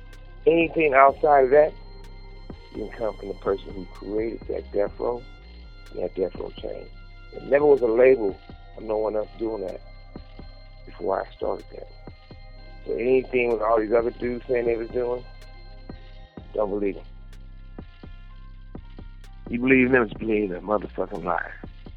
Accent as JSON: {"language": "English", "region": "West Coast", "country": "United States", "tie": "born there", "said": "I was born on the West Coast. West Coast was made me. I live for the West Coast."}